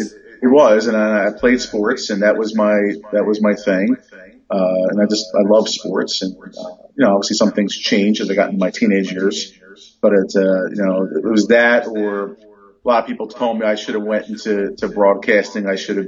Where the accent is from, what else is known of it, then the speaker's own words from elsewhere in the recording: Philadelphia, Pennsylvania, United States; Well, I grew up, I've never lived more than 40, 45 minutes away from Philly. So I'm a Philly guy, Philly